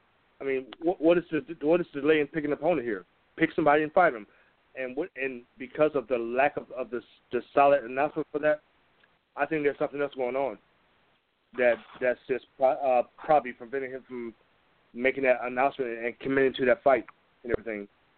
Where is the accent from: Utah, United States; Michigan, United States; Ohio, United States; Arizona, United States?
Michigan, United States; She's actually from my home state of Michigan, and she has a compelling story.